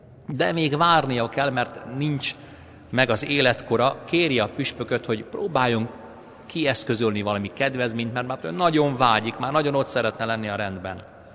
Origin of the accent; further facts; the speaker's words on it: Pest, Hungary; Budapest mellől származom, agglomerációs településről